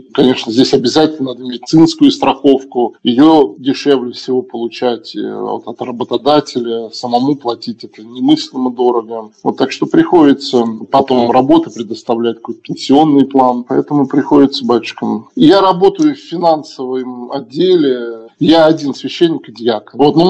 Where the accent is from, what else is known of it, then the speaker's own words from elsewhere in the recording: Tambov Oblast, Russia; Я сам родом родился, вырос в Тамбовской области, и моя матушка тоже